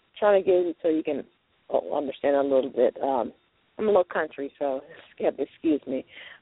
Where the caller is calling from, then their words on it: California, Louisiana, United States; Hi, my name is … from California, Louisiana.